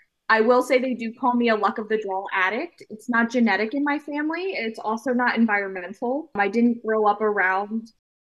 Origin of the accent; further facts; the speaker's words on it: Philadelphia, Pennsylvania, United States; also born or lived in Ann Arbor, Michigan; I was born in Ann Arbor, Michigan, adopted by a wonderful family from Philadelphia, raised in the suburbs of Philadelphia. I had a very good childhood.